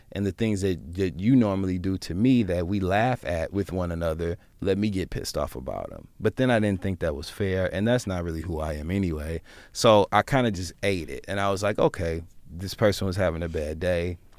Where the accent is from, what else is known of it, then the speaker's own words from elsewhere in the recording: Midwest, United States; now in New York, United States; I'm from the Midwest, I'm used to being around people that, when you're in a group of people, everyone's there for that reason.